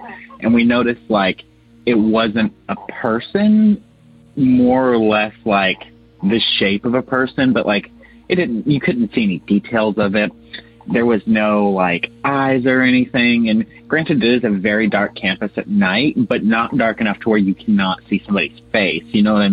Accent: Ohio, United States; now in Sarasota, United States; I'm originally from Ohio, but I now live in Sarasota, Florida, as I'm going to college at the new college.

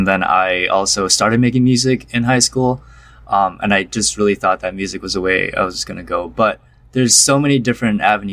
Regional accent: Rochester, Michigan, United States; also born or lived in California; I'm from Rochester, Michigan. Before that, I lived in California for a while, so I've kind of experienced a lot of different places.

